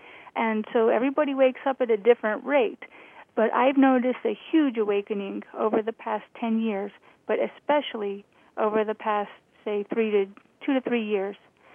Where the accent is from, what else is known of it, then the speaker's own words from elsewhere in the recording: Chicago, Illinois, United States; I mean, I'm originally from Chicago, so I know the beauty of seeing all the ice dripping off of the, you know, all the trees.